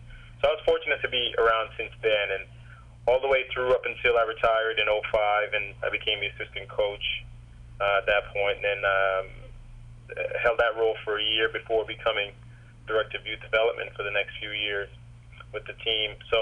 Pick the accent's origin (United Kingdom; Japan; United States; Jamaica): Jamaica; I mean, I'm Jamaican